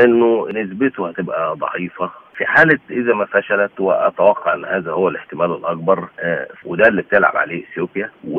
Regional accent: Egypt; وعلينا أن ندرك إحنا كمصريين

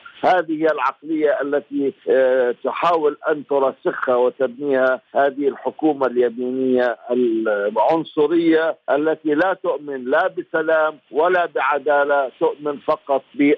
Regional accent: Palestine; بأن نتوجه كفلسطينيين وكعرب أيضا

